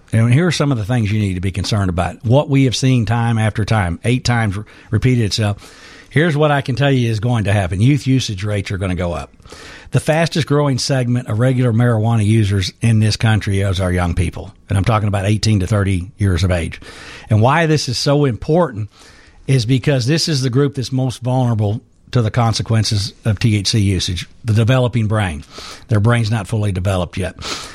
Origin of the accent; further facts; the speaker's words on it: Kentucky, United States; And I come from, I'm from Kentucky